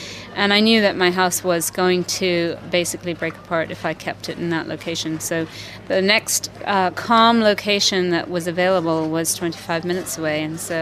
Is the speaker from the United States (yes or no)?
no; Canada; I'm just over from Canada with my book, Wild Fierce Life, Dangerous Moments on the Outer Coast.